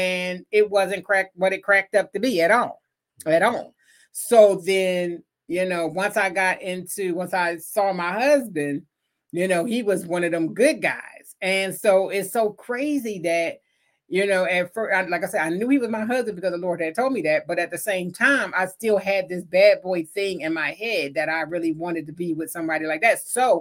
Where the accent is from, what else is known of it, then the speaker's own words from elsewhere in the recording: Philadelphia, Pennsylvania, United States; growing up in Philly, that's all you pretty much seen.